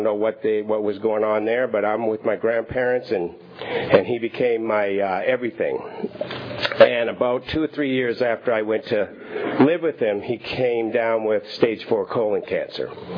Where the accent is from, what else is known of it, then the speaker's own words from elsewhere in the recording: Maine, United States; I was born and raised in Maine, on the other side of the country.